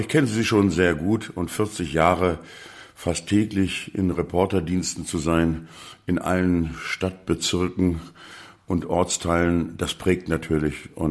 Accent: Lower Saxony, Germany; Eigentlich komme ich aus Schaumburg-Lippe.

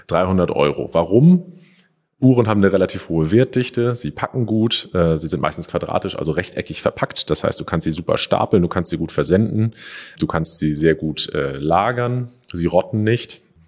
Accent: Schleswig-Holstein, Germany; Ich komme aus Schleswig-Holstein.

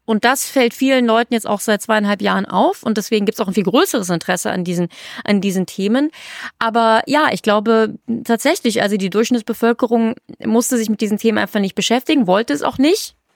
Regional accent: Aachen, North Rhine-Westphalia, Germany; born there; Ich bin ja ein Millennial, ne? Und ich bin eben 87 in Deutschland geboren, in Aachen, also westlicher geht's gar nicht mehr. Und bin eben aufgewachsen sehr in dieser Zeit der 90er und 2000er

